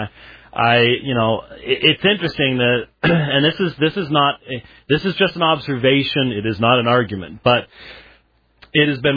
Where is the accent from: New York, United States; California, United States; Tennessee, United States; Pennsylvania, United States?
Pennsylvania, United States; Harrisburg; I grew up 6 years in Harrisburg, so I sort of know the area.